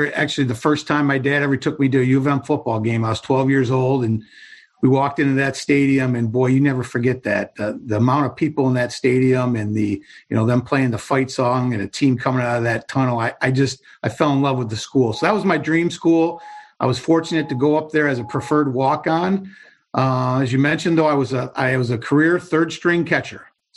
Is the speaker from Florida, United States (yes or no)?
no; Dearborn Heights, Michigan, United States; As you mentioned, I grew up in Dearborn Heights, middle-class family. Dad worked at Ford for 31 years.